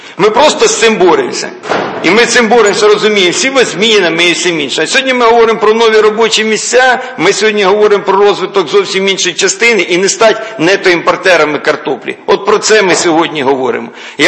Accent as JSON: {"language": "Ukrainian", "town": "Kherson", "region": "Kherson Oblast", "country": "Ukraine", "said": "ну я ж з Херсона."}